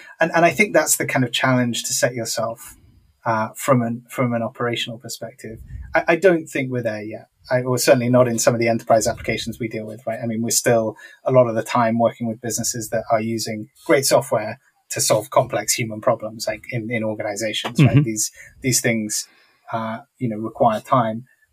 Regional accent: United Kingdom; now in Stockholm, Sweden; I'm based in Love Stockholm, it. But I'm British by background, right? I spent most of my career working in London.

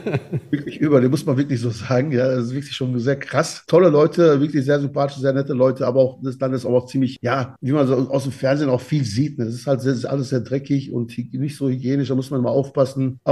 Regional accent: Antalya, Turkey; in meiner Heimat in Antalya.

